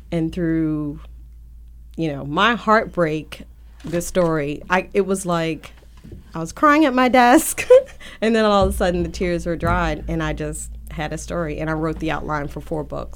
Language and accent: English; Baltimore, Maryland, United States; I am from Baltimore.